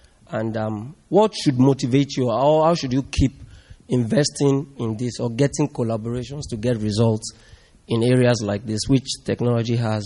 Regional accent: Abuja, Federal Capital Territory, Nigeria; I'm also from Abuja, Nigeria, but I work for a non-for-profit.

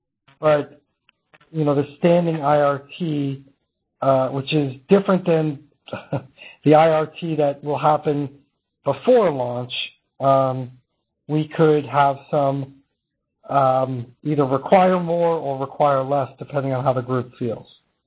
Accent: New York, United States; accent: New York; I think it may be my New York accent or being late at night.

